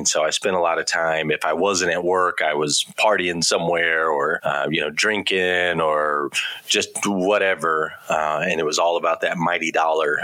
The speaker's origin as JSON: {"language": "English", "town": "Flagstaff", "region": "Arizona", "country": "United States", "tie": "born or raised there", "said": "I grew up in Flagstaff, Arizona. I come from a military family. So in the early years, we kind of bounced around all over the place. My dad was in the Army, but we landed in Flagstaff. And so that's where I grew up."}